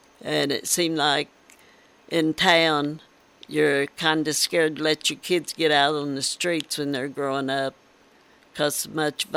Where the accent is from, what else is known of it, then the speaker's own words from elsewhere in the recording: Altoona, United States; I was raised around Altoona